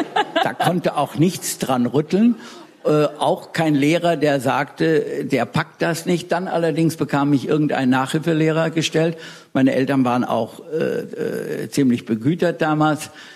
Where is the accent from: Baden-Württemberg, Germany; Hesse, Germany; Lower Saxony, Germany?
Hesse, Germany; Bad Nauheim; ein Treffen in Bad Nauheim, wo ich aufgewachsen bin.